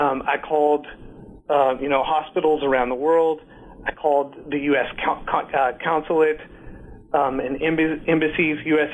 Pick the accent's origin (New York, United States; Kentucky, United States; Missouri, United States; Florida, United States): Kentucky, United States; also born or lived in Washington, D.C.; I'm originally from Kentucky and ended up, I went to school in Washington, D.C.